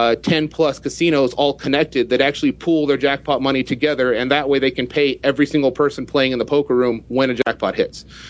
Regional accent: Los Angeles, California, United States; I'm from the Los Angeles area, so I used to play at Commerce quite a bit in the bike.

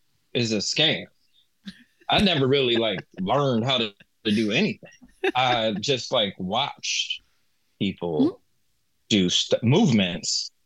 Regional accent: Rochester, United States; And then I'm from Rochester and I have a great speaking voice, right?

